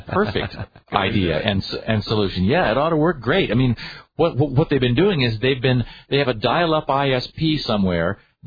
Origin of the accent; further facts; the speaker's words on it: Dayton, Ohio, United States; born there; I was born in Dayton.